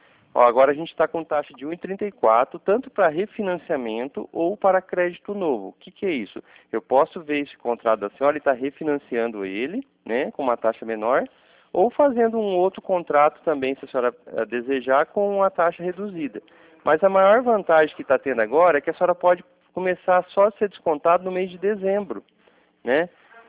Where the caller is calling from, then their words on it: Cornélio Procópio, Paraná, Brazil; Ah, eu estou na cidade de Cornélio Procópio, Paraná, ao lado de Londrina.